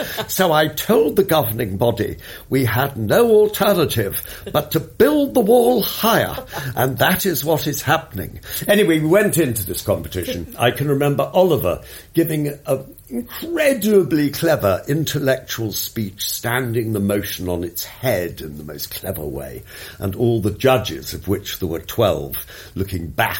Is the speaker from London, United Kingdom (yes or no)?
yes; London, United Kingdom; And we grew up in London, just off the King's Road, and we had a house in West Sussex.